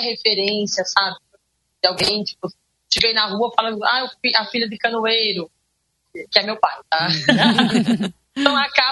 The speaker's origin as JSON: {"language": "Portuguese", "region": "Pernambuco", "country": "Brazil", "moved": "as an adult", "lives_now": "São Paulo, Brazil", "said": "Sou a sétima de 8 irmãos. Sou do sertão do Nordeste, pelo Floresta do Nordeste. Chego em São Paulo com 18 anos, né, para trabalhar já como empregada doméstica. Deixei no Pernambuco uma filha de 1 ano e 2 meses."}